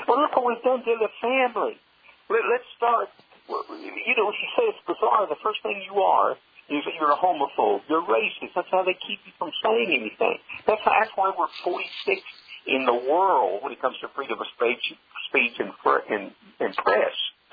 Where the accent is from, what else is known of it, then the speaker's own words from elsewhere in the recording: the Ozarks, United States; I grew up in the mountains. I grew up in the Ozark Mountains.